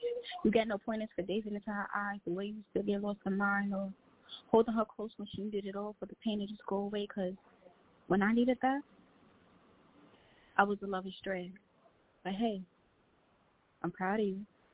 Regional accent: Brooklyn, New York, United States; I'm from Brooklyn.

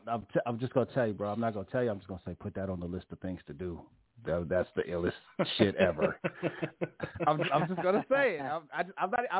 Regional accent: San Jose, California, United States; But I grew up in San Jose. I grew up in the Bay Area.

